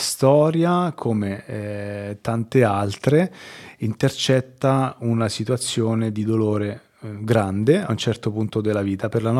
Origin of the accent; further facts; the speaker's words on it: Montegranaro, Marche, Italy; io sono marchigiano, vengo dalle Marche, da un paesino delle Marche, un paesino neanche troppo piccolo, Montegranaro, e da una famiglia molto semplice, mio papà lavoratore, mia mamma casalinga, due sorelle